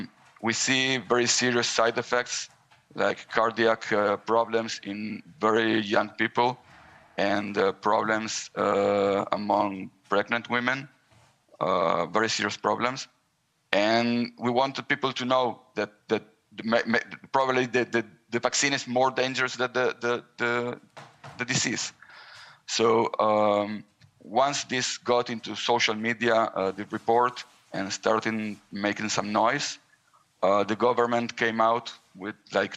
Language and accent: English; Israel; I'm from Israel